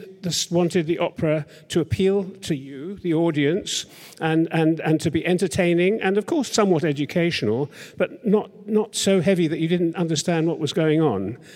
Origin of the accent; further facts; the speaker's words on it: United Kingdom; that's something that as a Brit, I feel deeply ashamed about